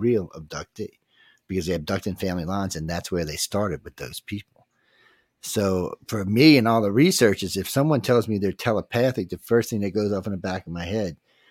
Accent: New Orleans, Louisiana, United States; I'm from New Orleans. Trust me, there's some scary, hairy stuff down here when you go walking through the French Quarter at 2 o'clock in the morning, man.

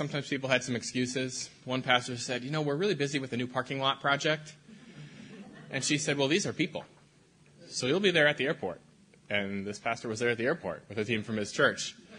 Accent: Wisconsin, United States; now in Chicago, United States; I live outside of Chicago. I'm originally from Wisconsin.

